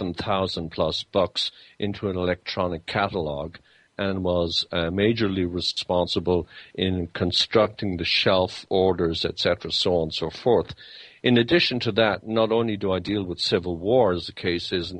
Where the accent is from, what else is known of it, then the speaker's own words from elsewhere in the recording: Ireland; being an Irishman